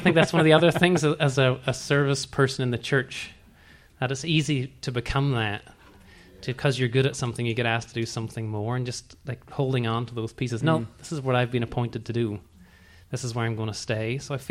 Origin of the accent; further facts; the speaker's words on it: Ireland; I remember being at high school, and I come from Ireland.